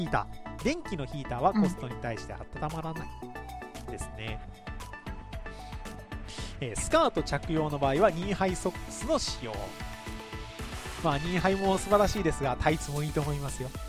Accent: Yokohama, Kanagawa, Japan; also born or lived in Ireland / Minamiuonuma; now in Nara, Japan; 北海道よりも北に位置するアイルランドで生まれ、初等期と、学位を取得して、以前横浜で過ごし、中等期を新潟の豪雪地帯である南魚沼で過ごし、現在奈良で過ごす私にとっては

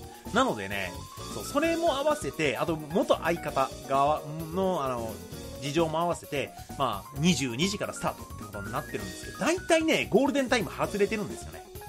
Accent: Kagawa, Japan; 私の実家、うどん制ではマックって言われてたりしますんでね

